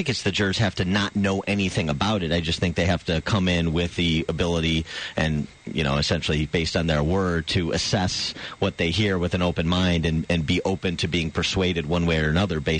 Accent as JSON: {"language": "English", "region": "Illinois", "country": "United States", "tie": "born or raised there", "said": "And this was in DuPage County. This was where I grew up in God's country, DuPage County"}